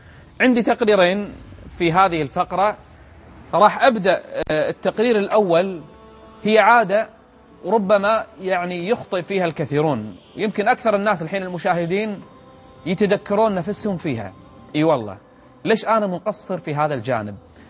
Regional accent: Kuwait; عندنا بالكويت

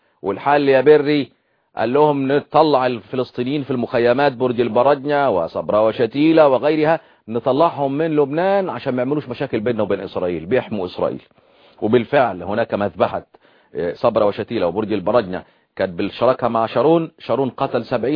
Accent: Egypt; عندنا في مصر

